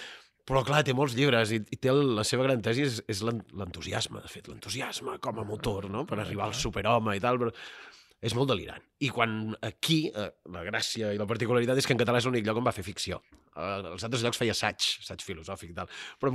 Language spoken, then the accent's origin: Catalan; Vic, Catalonia, Spain; També sóc de Vic, saps?